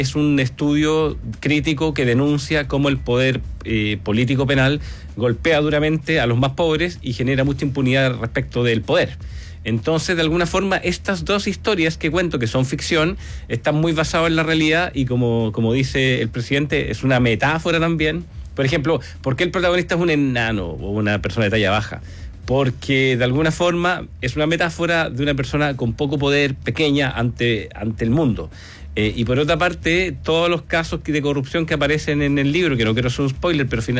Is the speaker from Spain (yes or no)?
no; Valparaíso, Chile; yo soy abogado de Valparaíso, estudié en la U de Valpo, de hecho.